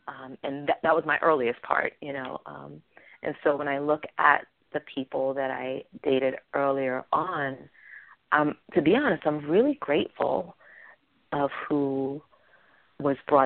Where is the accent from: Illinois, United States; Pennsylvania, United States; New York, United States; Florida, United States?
New York, United States; I'm from New York. And so I went away for college.